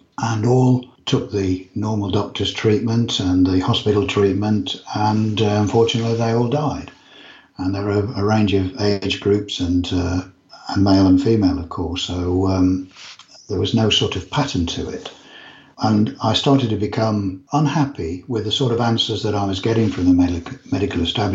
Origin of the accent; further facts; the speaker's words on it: England, United Kingdom; Yes, we're English, and we're in the UK.